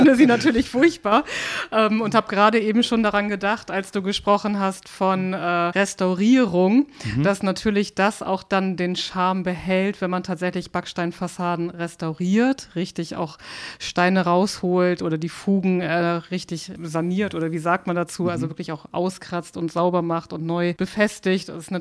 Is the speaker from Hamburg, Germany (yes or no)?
yes; Hamburg, Germany; ich bin eine geborene und gebürtige Hamburgerin